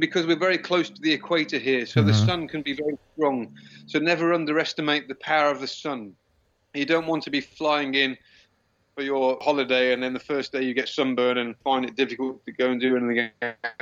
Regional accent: Stratford-upon-Avon, West Midlands, United Kingdom; moved away as an adult; now in Sabah, Malaysia; I can speak Malay, but yeah, I'm originally from England, from a small town called Stratford-upon-Avon, which is famous for Shakespeare. I've been in Sabah now for 18 years. I originally came here for 3 years 23, 24 years ago.

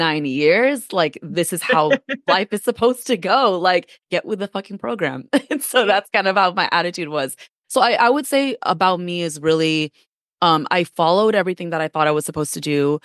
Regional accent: United States; So I'm Filipino American, first generation, which obviously is a huge reason why I decided to work with you

